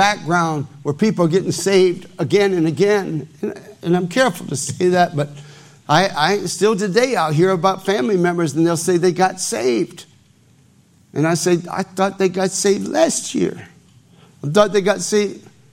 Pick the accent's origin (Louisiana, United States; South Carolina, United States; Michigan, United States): Michigan, United States; also born or lived in Tennessee; he came from North Carolina, I came from Michigan, and by way of Tennessee to a Bible college.